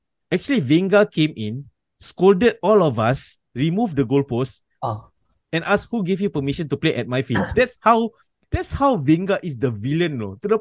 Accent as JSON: {"language": "English", "town": "Yishun", "region": "North Region", "country": "Singapore", "tie": "born or raised there", "said": "oh, I grew up in Yishun, you know, this is my hometown club."}